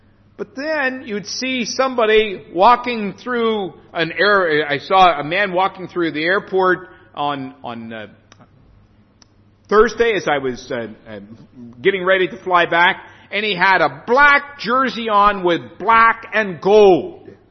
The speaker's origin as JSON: {"language": "English", "region": "Pennsylvania", "country": "United States", "tie": "born or raised there", "said": "Well, I grew up in Pennsylvania. I'm a Pennsylvanian"}